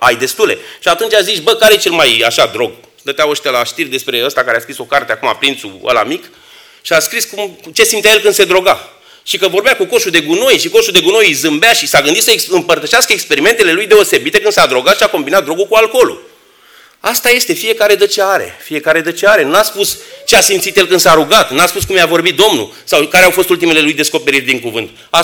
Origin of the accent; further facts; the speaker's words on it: Romania; born there; m-am născut în România, înseamnă că Dumnezeu vreau să trăiesc în România.